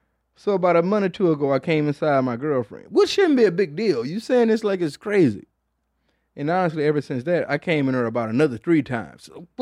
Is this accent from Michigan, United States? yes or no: yes; Detroit, Michigan, United States; I'm from Detroit, so I'm always going to have a pair of Cartiers.